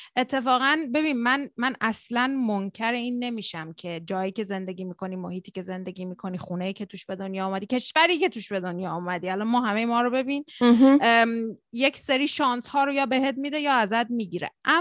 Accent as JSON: {"language": "Persian", "country": "Iran", "said": "منم ایرانیم"}